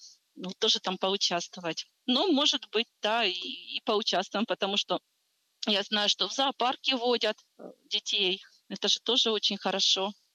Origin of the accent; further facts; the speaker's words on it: Mariupol, Donetsk Oblast, Ukraine; moved away as an adult; now in Kyiv, Ukraine; Так, да, ми з Маріуполя, звісно.